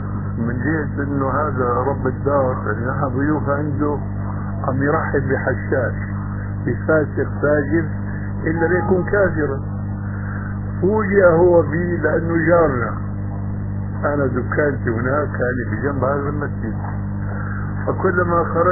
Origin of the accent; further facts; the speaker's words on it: Damascus, Damascus Governorate, Syria; قال أحد المشايخ عندنا في دمشق